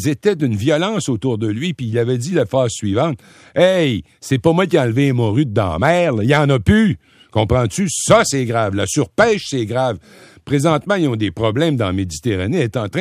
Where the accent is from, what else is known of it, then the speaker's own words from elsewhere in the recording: Rimouski, Quebec, Canada; Je viens de Rimouski